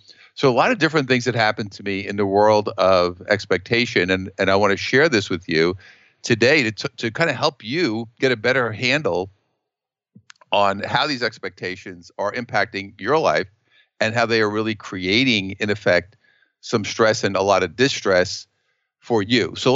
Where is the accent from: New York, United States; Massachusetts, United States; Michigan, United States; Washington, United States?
New York, United States; Being a New Yorker originally, a lot of our life revolved around mass transit, and we had to take trains